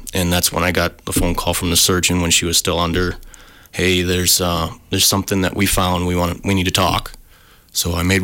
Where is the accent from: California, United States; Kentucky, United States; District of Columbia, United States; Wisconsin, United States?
Wisconsin, United States; Excelsior; Yeah, I grew up in the Blue River area down in the little town of Excelsior. Went to Riverdale.